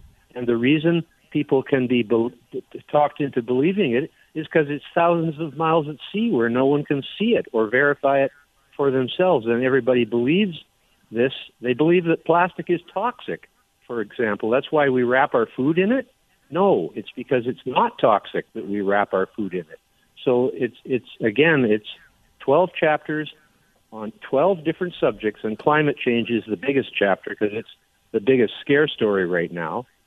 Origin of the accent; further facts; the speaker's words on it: British Columbia, Canada; I'm Canadian living on Vancouver Island, but I've been here all my life in this country and all over the world.